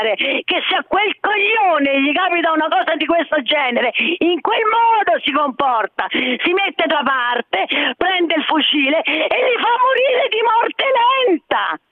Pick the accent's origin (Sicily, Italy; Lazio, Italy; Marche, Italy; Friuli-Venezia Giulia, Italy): Lazio, Italy; Rome; ma pure io sono romana.